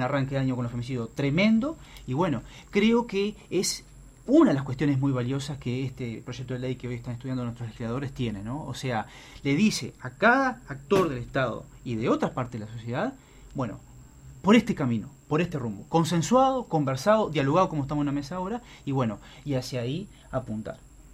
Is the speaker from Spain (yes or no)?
no; Uruguay